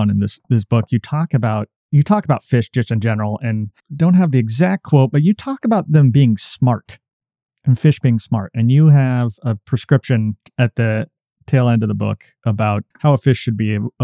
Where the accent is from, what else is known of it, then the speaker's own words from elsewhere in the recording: Oregon, United States; I come from the Northwest originally, Oregon.